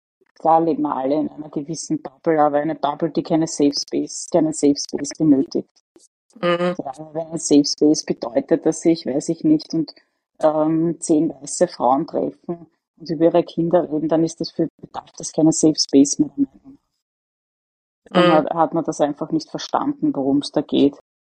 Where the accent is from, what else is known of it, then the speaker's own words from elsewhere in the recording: Lower Austria, Austria; als Niederösterreicherin die Nähe zum Burgenland halt gegeben ist.